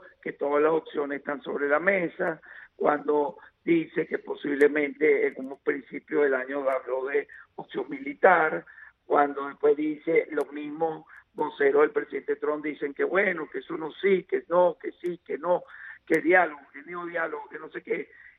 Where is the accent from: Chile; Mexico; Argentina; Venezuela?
Venezuela; now in United States; yo estoy cansado como venezolano y ciudadano americano